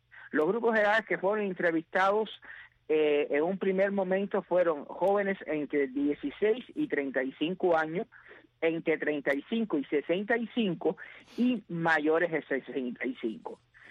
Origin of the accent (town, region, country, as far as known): Cuba